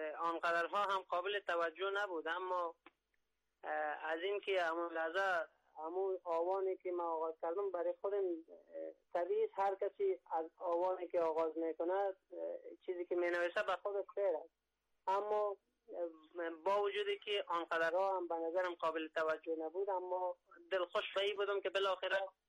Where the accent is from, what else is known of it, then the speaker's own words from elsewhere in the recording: Mazar-i-Sharif, Balkh, Afghanistan; also born or lived in Samangan; در آستان سمنگان کشور افغانستان در در شهرستان خرم و سارباغ به دنیا آمدم. بعدن چند جنگای در مدت جنگای داخلی همه از این نابسامانی ها ما از زادگاه مادری ایمان و شهر مزار شریف متواری شده